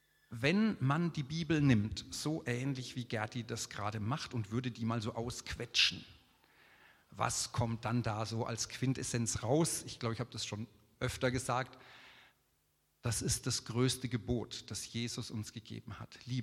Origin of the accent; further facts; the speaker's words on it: Würzburg, Bavaria, Germany; zumindest da, wo ich herkomme, aus Würzburg